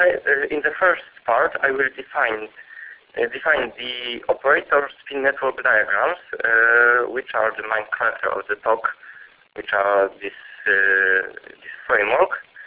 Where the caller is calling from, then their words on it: Marseille, Provence-Alpes-Côte d'Azur, France; I'm speaking now from Marseille.